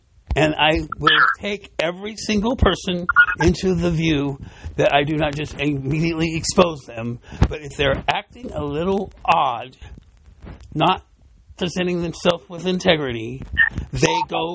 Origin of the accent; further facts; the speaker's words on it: San Bernardino, California, United States; I was born and raised here in San Bernardino.